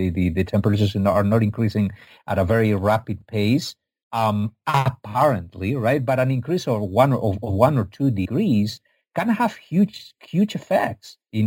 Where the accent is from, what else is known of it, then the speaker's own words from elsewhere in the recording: Spain; although I'm from Spain, not from Egypt.